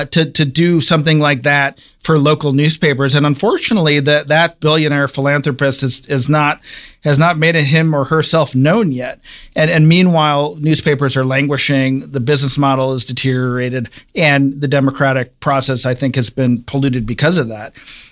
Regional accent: Cleveland, Ohio, United States; I'm from Cleveland, Ohio, and I grew up reading the Cleveland Plain Dealer

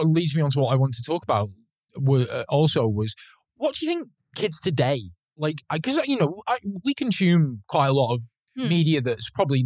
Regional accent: Manchester, North West England, United Kingdom; I grew up in Manchester, obviously up north, and so streets of terraced housing.

